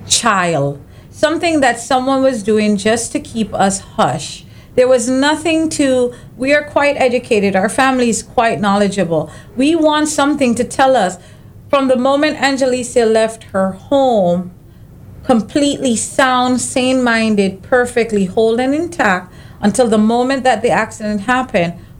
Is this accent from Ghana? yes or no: no; Jamaica; now in United States; I do have a slight accent. I am from Jamaica. I was born and raised.